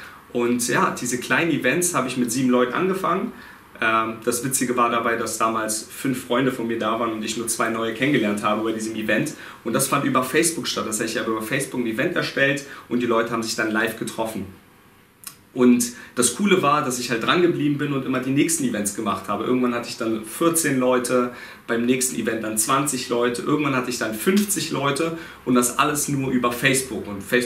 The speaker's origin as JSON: {"language": "German", "region": "Berlin", "country": "Germany", "said": "Ich komme auch aus Berlin, lebe in Berlin, meine Agentur ist in Berlin."}